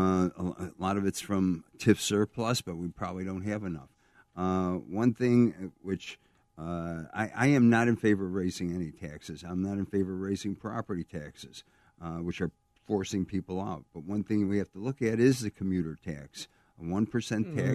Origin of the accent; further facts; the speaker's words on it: Chicago, Illinois, United States; I grew up in the Roseland-Pullman area. I lived in Pullman for 8 years.